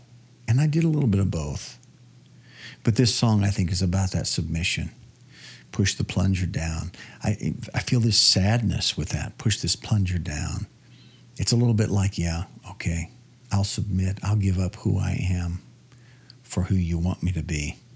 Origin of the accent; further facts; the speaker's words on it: Nebraska, United States; I grew up in Nebraska, hence the name of the album, ….